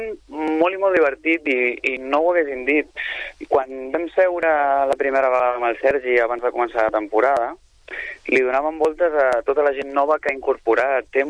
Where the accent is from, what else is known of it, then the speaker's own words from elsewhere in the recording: Gavà, Catalonia, Spain; born there; Jo, la veritat, jo soc nascut a Gavà i no ho porto tan arrelat